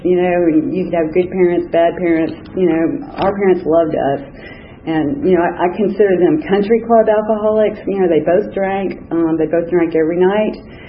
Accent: Memphis, Tennessee, United States; I grew up in Memphis, Tennessee in the mid-50s, and I'm the second oldest of five children.

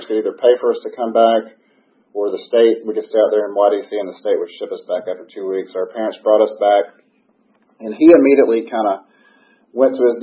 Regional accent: Pittsburgh, Pennsylvania, United States; born there; I was born in Pittsburgh in 1976. I'm 47 years old.

